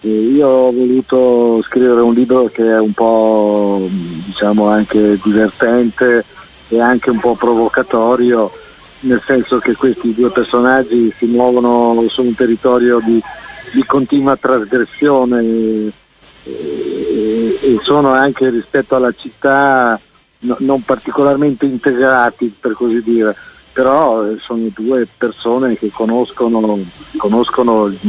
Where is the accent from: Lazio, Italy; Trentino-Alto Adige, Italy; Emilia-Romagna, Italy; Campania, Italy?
Trentino-Alto Adige, Italy; Primiero; born there; now in Trento, Italy; io sono nato nella provincia, io vengo dal Primiero, sono nato in Primiero in fondo a Trento ci abito da quando ho terminato l'università